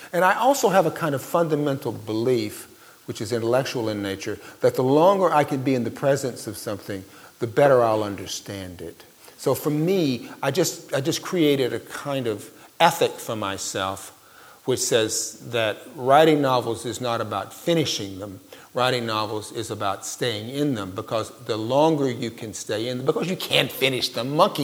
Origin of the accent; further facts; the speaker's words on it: Mississippi, United States; and also I came from Mississippi. You know, Eudora Welty lived up the street from me.